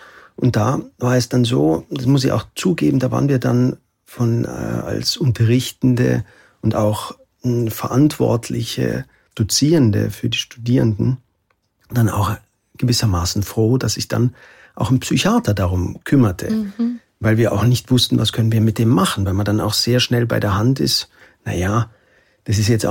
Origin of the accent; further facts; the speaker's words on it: Oberammergau, Bavaria, Germany; Ich komme aus Oberammergau.